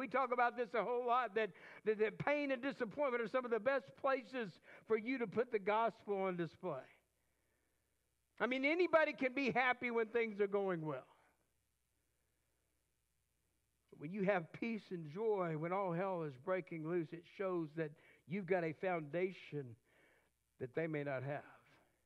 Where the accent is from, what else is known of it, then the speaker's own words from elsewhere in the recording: Lake Jackson, Texas, United States; Many of you know I grew up in Texas. My dad pastored all over the state of Texas. I call Lake Jackson, Texas, home because that's where I lived 10 years, went to high school there.